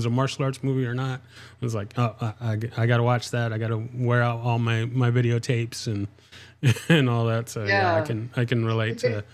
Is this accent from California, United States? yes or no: yes; San Diego, California, United States; I'm from San Diego, so so yeah, I know all about that.